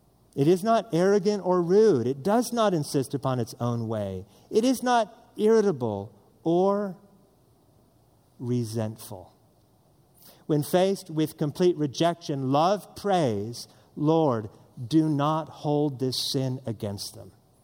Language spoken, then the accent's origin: English; Northwest, United States; And I'm from the Northwest, which is not the South.